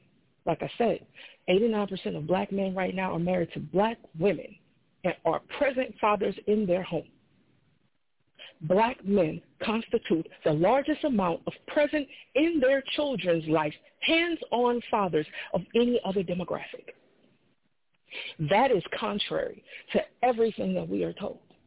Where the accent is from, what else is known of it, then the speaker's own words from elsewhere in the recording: New Orleans, Louisiana, United States; I'm from New Orleans. I see the same thing Stacey states. I come from a city that was named the nation's murder capital. I am 41 years old.